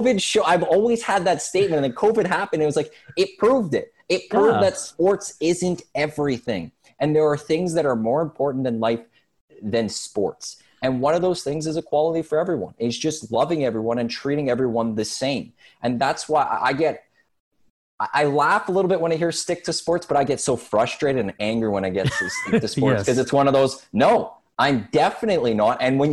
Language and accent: English; Edmonton, Alberta, Canada; I'm born and raised in Edmonton. I'm white. I'm a male.